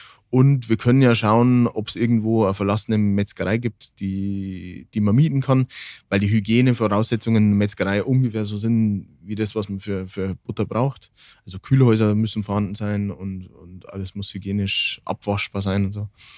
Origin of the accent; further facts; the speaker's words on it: Regen, Bavaria, Germany; Genau, und ich komme aus Regen. Und dann sind wir für Wochenende einfach nach Regen gefahren